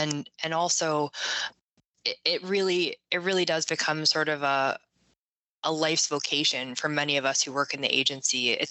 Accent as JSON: {"language": "English", "country": "Canada", "said": "I'm Canadian originally."}